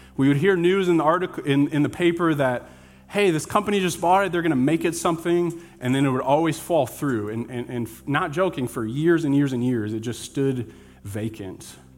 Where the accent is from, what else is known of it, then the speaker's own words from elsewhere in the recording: Racine, Wisconsin, United States; I grew up in Racine, just east of here.